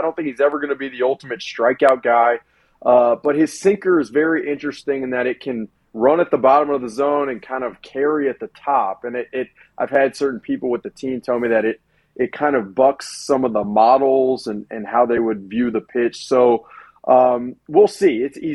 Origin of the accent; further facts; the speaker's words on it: Alabama, United States; Football here, I mean, it's. I grew up in Alabama. Football is what it is what it is.